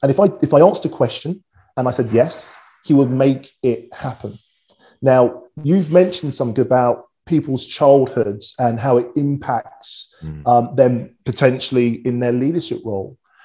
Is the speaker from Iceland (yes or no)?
no; Wembley, London, United Kingdom; So I was this kid from Wembley, working class, a little bit rough around the edges